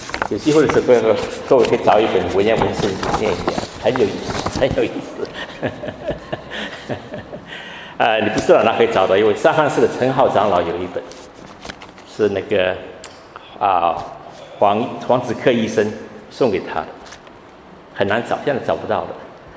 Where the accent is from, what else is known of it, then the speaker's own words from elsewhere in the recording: Hong Kong; born there; 我是香港出生的，香港的教会很多都是讲广东话的。